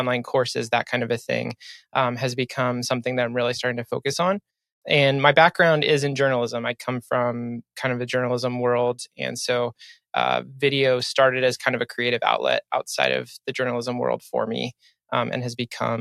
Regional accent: Maryland, United States; I am from Maryland, just outside of Baltimore.

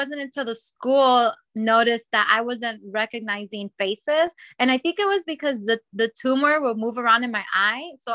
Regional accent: Arizona, United States; Well, like you mentioned, I'm from Arizona, and I'm actually completely blind.

